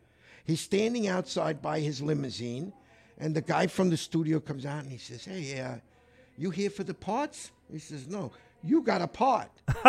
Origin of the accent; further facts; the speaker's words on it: New York, United States; I was a kid from New York. I traveled all around New York.